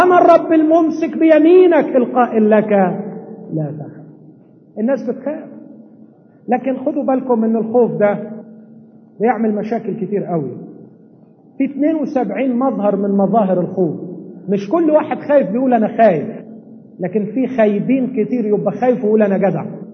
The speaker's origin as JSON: {"language": "Arabic", "country": "Egypt", "said": "ودي بالمناسبة برضو عيب من عيوبنا كمصريين"}